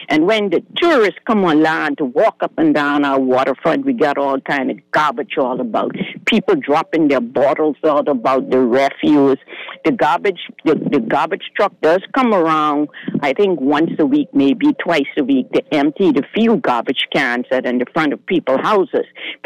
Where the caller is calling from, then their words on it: Rock Sound, Eleuthera, Bahamas; I'm calling you from Rock Sound, Eleuthera.